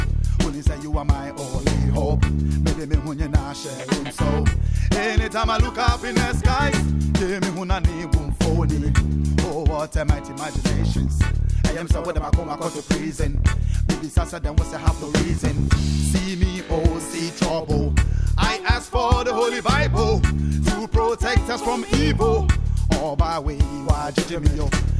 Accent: Accra, Greater Accra, Ghana; Well, I'm from Ghana, West Africa, Accra.

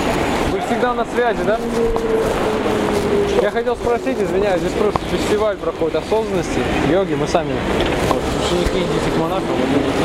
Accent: Sevastopol, Ukraine; Я, брат, вообще не с этого же города. Я с Севастополя.

